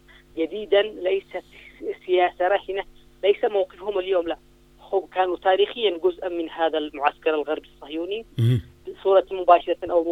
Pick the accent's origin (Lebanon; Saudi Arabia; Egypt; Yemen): Yemen; نحن كمجتمع يمني لسنا مجتمعا طائفيا.